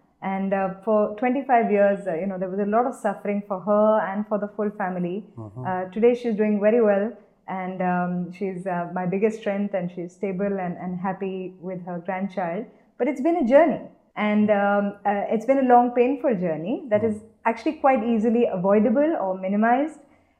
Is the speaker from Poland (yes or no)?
no; India; who have struggled in a lot of the ways that we did as young children growing up in India